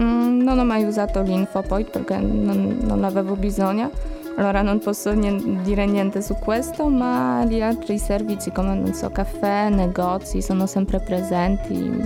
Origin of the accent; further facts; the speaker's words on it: Wrocław, Lower Silesian Voivodeship, Poland; Italian is a second language; moved away as an adult; now in Cagliari, Italy; Da Wrocław, Polonia.